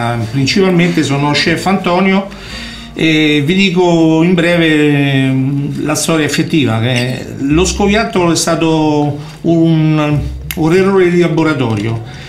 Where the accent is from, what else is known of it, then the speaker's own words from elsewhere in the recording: Sydney, New South Wales, Australia; Noi siamo di Sydney, però naturalmente si sente un po' l'accento.